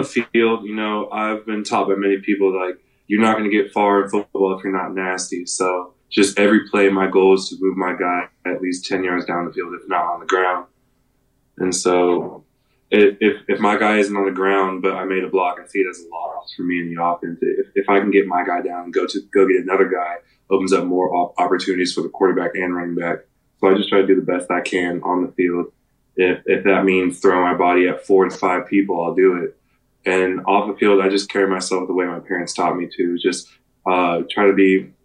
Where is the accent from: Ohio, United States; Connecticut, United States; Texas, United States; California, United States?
Texas, United States; I told them I was from Texas.